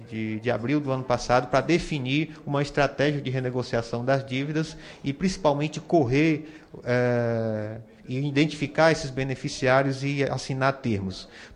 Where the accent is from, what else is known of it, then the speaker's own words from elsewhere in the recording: Ceará, Brazil; que são deputados lá do meu estado, o estado do Ceará.